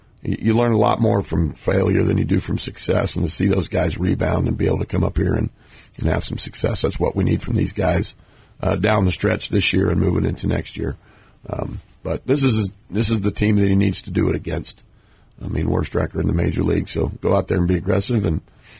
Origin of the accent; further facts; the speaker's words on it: Beaufort, South Carolina, United States; born there; I was born in Beaufort, South Carolina.